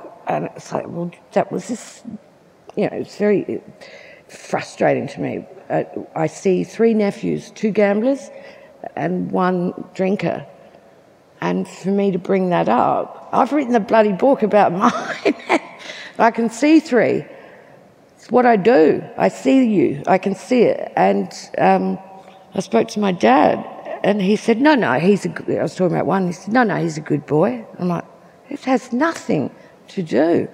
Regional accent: Ireland; I'm Irish

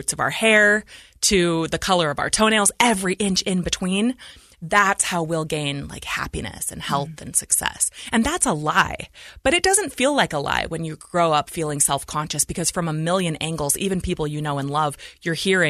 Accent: Idaho Falls, Idaho, United States; We were raised in Idaho Falls, Idaho. My parents still live there.

